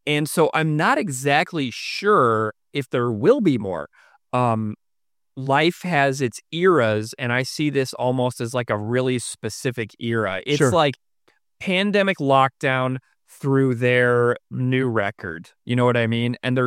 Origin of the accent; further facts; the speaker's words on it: St. Louis, Missouri, United States; And I'm from St. Louis originally, which is another mid-sized city.